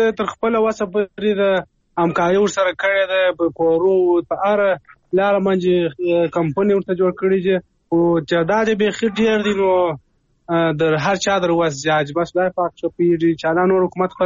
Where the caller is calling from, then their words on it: Kandahar, Afghanistan